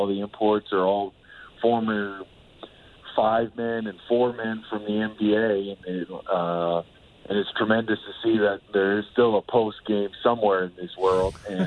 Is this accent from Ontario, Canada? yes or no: no; Vancouver, British Columbia, Canada; when I was growing up in Vancouver